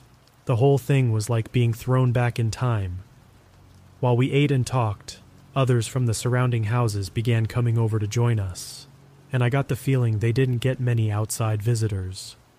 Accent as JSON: {"language": "English", "region": "Arizona", "country": "United States", "tie": "born or raised there", "said": "Growing up in Arizona, myths and legends are a part of life."}